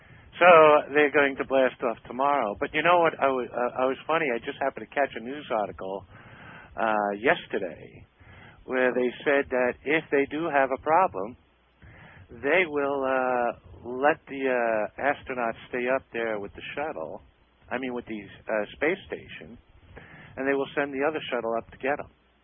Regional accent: Brooklyn, New York, United States; now in Florida, United States; Well, you know, I am originally from New York

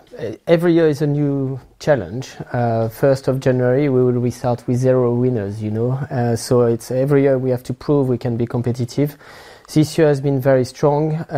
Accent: Bourgogne-Franche-Comté, France; I'm from Burgundy, and we had a farm.

